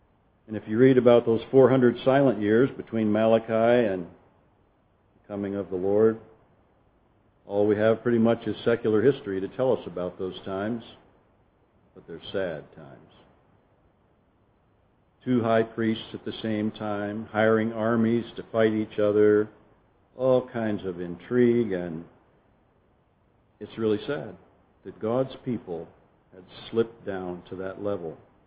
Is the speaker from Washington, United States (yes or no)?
yes; Walla Walla, Washington, United States; I'm from Walla Walla, Washington. That's a long way from here